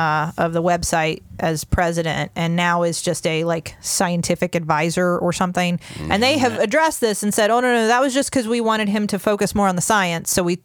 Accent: United States; But as an American with a right of free expression, I'm telling you, I've seen it with my own eyes.

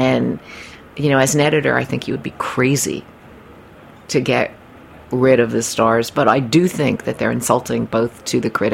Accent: New York City, New York, United States; You know, and I'm a New Yorker.

